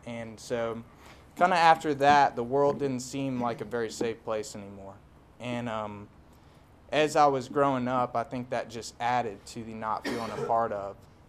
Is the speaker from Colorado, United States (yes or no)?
yes; Littleton, Colorado, United States; born there; I was born right outside of Denver, 1989. That makes me a 23-year-old mammal. I was born in Littleton, Colorado.